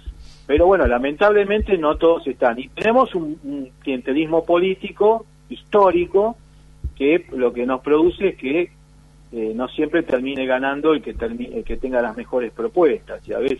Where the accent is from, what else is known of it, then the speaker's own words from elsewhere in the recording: Argentina; yo siempre digo, yo soy argentino, mi bandera es la celeste y blanca